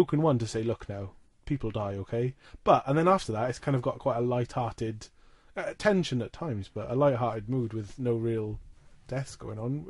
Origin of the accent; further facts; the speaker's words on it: Wales, United Kingdom; It's like if you were to call me English, I'm not. I'm Welsh.